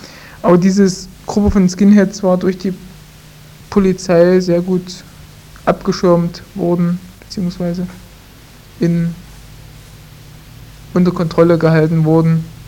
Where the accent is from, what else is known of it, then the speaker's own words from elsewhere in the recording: Germany; Es gibt zwei, bei uns in der DDR eigentlich schon seit Jahren zwei Strömungen.